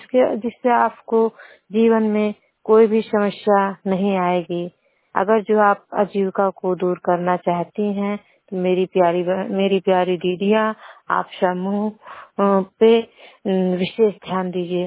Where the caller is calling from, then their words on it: Bankhuriya Motipur, Uttar Pradesh, India; मेरे गांव का नाम बनखुरिया मोतीपुर है। मैं जिला संत कबीर नगर से बोल रही हूँ।